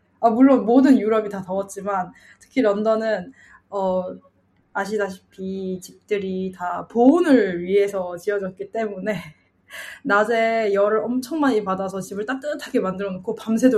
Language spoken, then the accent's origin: Korean; South Korea; 저는 한국에서 나고 자랐기 때문에 해외가 어떤지 궁금하기도 하고, 계속 한국에서 살았으니까